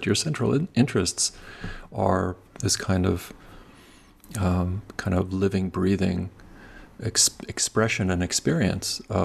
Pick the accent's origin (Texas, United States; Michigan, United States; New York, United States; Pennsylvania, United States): New York, United States; Long Island; You're bringing to mind that I grew up on Long Island